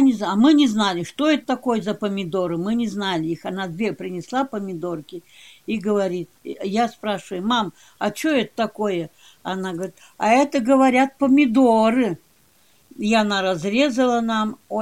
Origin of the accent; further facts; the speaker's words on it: Gachevka, Kemerovo Oblast, Russia; born there; Кемеровская область, Беловский район, деревня Гачевка.